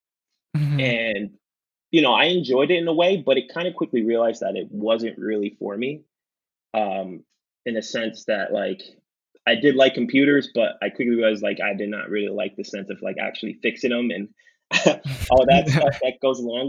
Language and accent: English; Naugatuck, Connecticut, United States; It's in Waterbury, Connecticut, but I'm from Naugatuck.